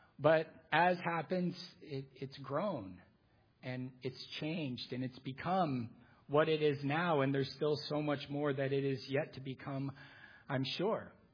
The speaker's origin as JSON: {"language": "English", "town": "Laguna Niguel", "region": "California", "country": "United States", "tie": "born or raised there", "said": "I grew up in Laguna Niguel. I've lived here. I came here to Laguna Niguel as I was entering the fourth grade in 1977."}